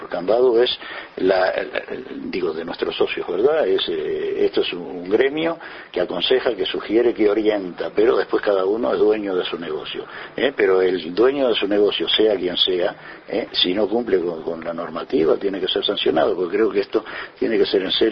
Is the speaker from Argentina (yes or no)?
no; Uruguay; como uruguayos que somos